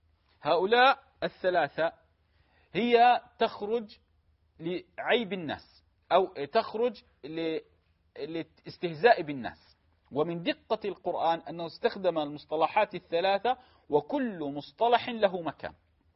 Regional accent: United Arab Emirates; accent: Emirati; وحتى نحن أتوقع في اللغة العامية عندنا في الإمارات

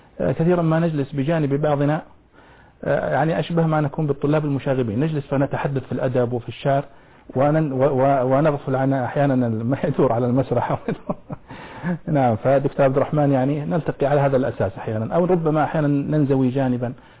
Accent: Al-Namas, Asir, Saudi Arabia; also born or lived in Abha; من النماص، وأنا من قبيلة من قبائل النماص اسمها قبيلة بني بكر. نشأت أنا في الحجاز كل نشأتي، ثم انتقلت إلى أبها، وأبها تعتبر من الحجاز أيضا.

